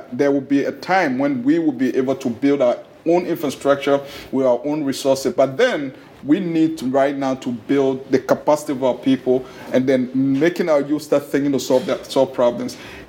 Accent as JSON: {"language": "English", "country": "Ghana", "said": "I'm a U.S. trained, but I'm from Ghana."}